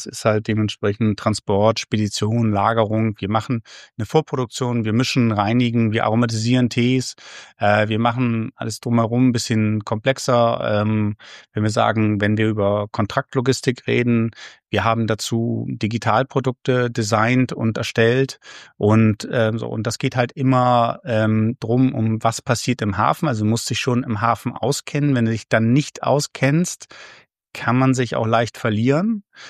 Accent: Bremen, Germany; Als Bremer würde man natürlich immer sagen, aus Hamburg muss man auf keinen Fall kommen, aber aus Bremen sollte man kommen.

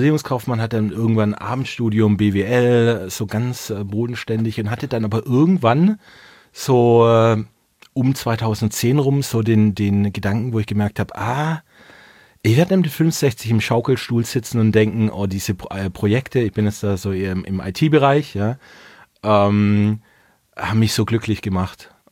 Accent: Baden-Württemberg, Germany; als Schwabe

